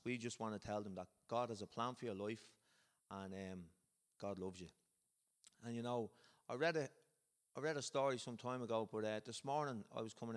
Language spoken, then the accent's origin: English; Clondalkin, Leinster, Ireland; I'm from Clondalkin, and you mightn't see me out here a lot